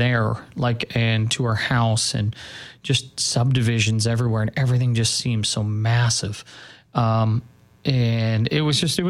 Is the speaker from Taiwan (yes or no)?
no; Canada; also born or lived in Ireland; but I got to tell you, I love being Canadian. Being in Canada is great.